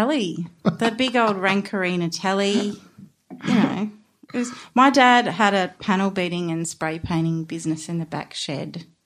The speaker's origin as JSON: {"language": "English", "town": "Mornington", "region": "Victoria", "country": "Australia", "tie": "born or raised there", "said": "We did. We did. I grew up in Strawn's Road."}